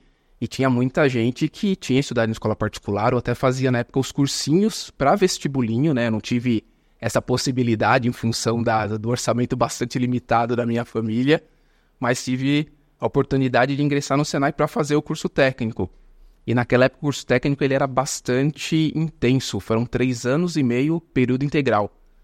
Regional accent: São Paulo, Brazil; Eu nasci na Zona Norte de São Paulo. Eu nasci num bairro chamado Vila Isolina Mazei. E com 16 anos, nós nos mudamos para o Parque do Chaves, que fica ali bem próximo à divisa com Guarulhos

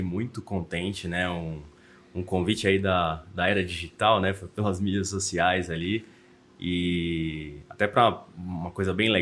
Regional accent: São Paulo, Brazil; now in Itu, Brazil; todo mundo me conhece aí … Tenho 37 anos de idade, sou de São Paulo, vim morar aqui em terras do interior recentemente, aí há um ano

